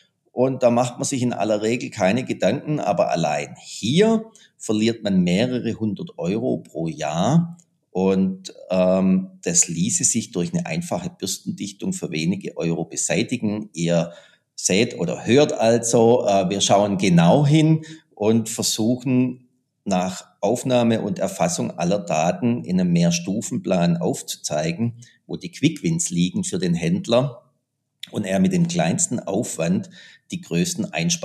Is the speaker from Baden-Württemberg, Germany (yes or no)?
yes; Baden-Württemberg, Germany; man hört es am Dialekt schon so ein kleines bisschen. Ich komme aus den Südstaaten, aus Baden-Württemberg.